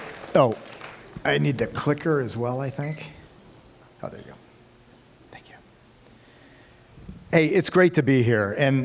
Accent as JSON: {"language": "English", "town": "Novato", "region": "California", "country": "United States", "tie": "born or raised there", "said": "I grew up in Novato. I live in Novato now."}